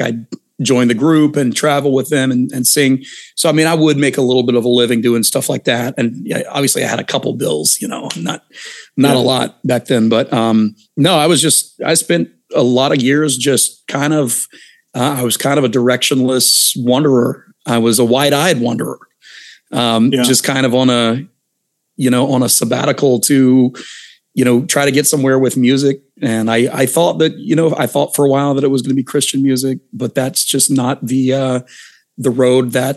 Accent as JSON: {"language": "English", "town": "Memphis", "region": "Tennessee", "country": "United States", "also_born_or_lived": "Franklin", "said": "Yeah, well, I was, I'm from Memphis, actually."}